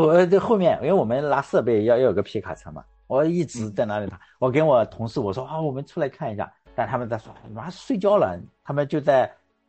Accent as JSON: {"language": "Chinese", "region": "Shandong", "country": "China", "accent": "Shandong dialect", "said": "我只有用山东方言讲出来才会比较押韵哈"}